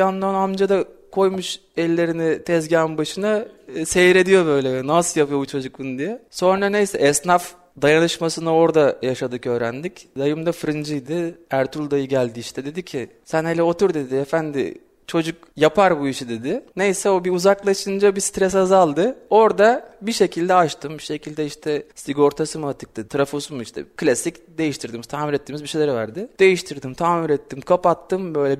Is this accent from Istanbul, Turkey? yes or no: no; Trabzon, Turkey; Hikaye biraz daha çok eskilere gidiyor olacak ama biz Trabzonluyuz.